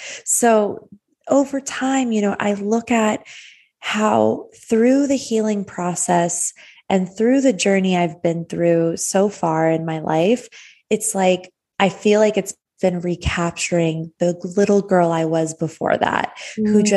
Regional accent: Arizona, United States; moved away as an adult; now in Los Angeles, United States; I'm from Arizona, born and raised. I lived there till I was 18 years old.

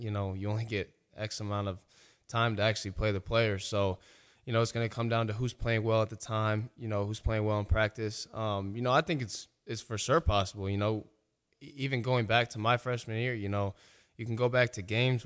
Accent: Indiana, United States; growing up in Indiana, it's either Indiana or Purdue for a lot of, you know, regular students.

